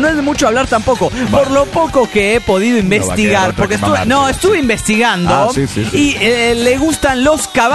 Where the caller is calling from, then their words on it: Mexico City, Mexico; saludándolos desde el inundado DF mexicano.